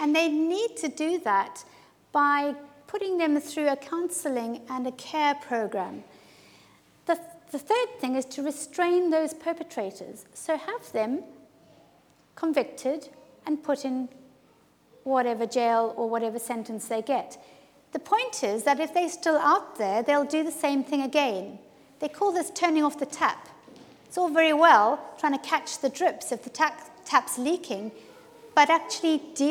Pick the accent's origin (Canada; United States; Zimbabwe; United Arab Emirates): Zimbabwe; now in United Kingdom; They're some of the first people my family and I met when we came from Zimbabwe to UK about 18 years ago.